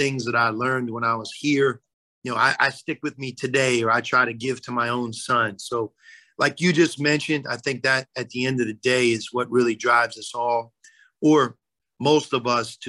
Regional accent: Pittsburgh, Pennsylvania, United States; Born and raised in Pittsburgh, went to Pitt.

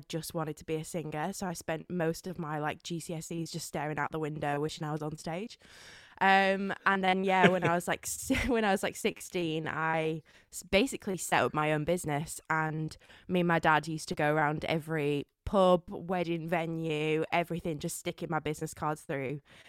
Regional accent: Blackburn, North West England, United Kingdom; I grew up in Blackburn in Lancashire.

